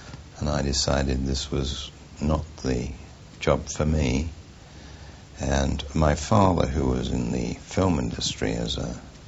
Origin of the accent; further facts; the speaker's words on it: Gidea Park, London, United Kingdom; born there; I was born in Gidea Park in Essex. My family moved after 3 years into the suburb where I'm living now.